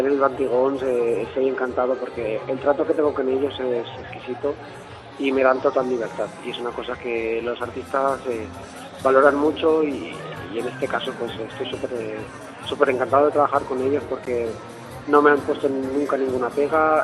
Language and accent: Spanish; Benicarló, Valencian Community, Spain; de hecho ya la idea era salir un poco antes de Alicante, porque soy de Benicarló